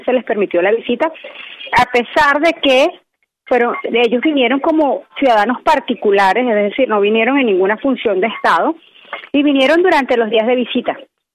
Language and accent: Spanish; Venezuela; En Venezuela mi pueblo pasa 3-4 horas haciendo filas para buscar los alimentos básicos